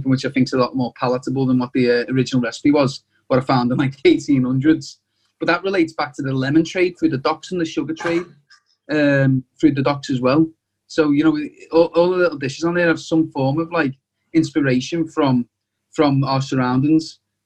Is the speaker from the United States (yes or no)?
no; Liverpool, North West England, United Kingdom; As a Scouser, coming back to really showcase, I feel like I've gone off to learn and I'm coming back